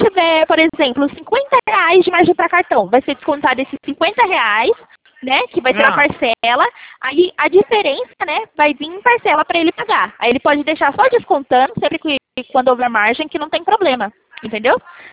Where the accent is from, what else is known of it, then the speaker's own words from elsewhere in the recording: São Paulo, Brazil; Eu sou daqui de São Paulo.